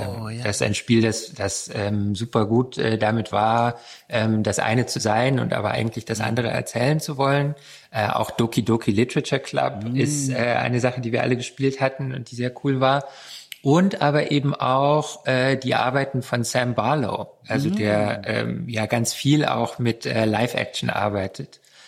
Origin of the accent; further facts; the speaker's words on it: Romania; now in Germany; Wir sind aus Rumänien nach Deutschland gekommen und das war so ein großes Ding.